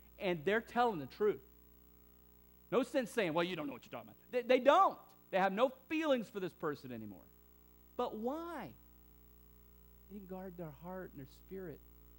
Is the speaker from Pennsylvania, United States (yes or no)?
no; South Carolina, United States; also born or lived in Mississippi; as a kid growing up in South Carolina and Mississippi